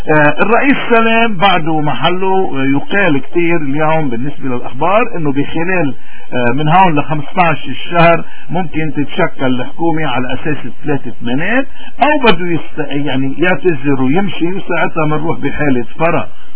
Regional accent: Lebanon; المجتمع الدولي مش بتضحك علي لسليمان وبيقل من قيمتنا كلبنانيين

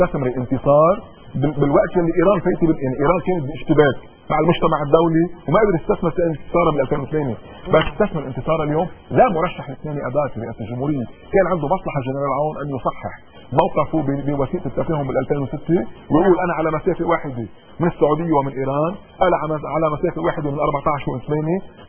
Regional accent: Lebanon; انا هذا السلاح انا مزعوج منه كلبناني.

